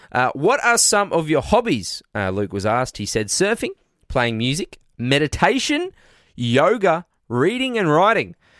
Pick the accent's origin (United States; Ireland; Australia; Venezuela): Venezuela; English is a second language; I am from Venezuela.